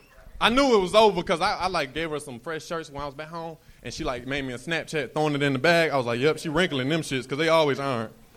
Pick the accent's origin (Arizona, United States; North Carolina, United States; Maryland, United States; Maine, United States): North Carolina, United States; Winston-Salem; Yeah, I'm from North Carolina.